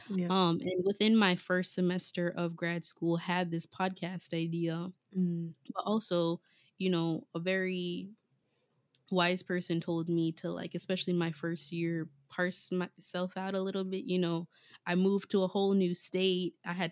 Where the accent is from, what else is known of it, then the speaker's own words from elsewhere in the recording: Jamaica; especially as a Jamaican, we don't do things small fries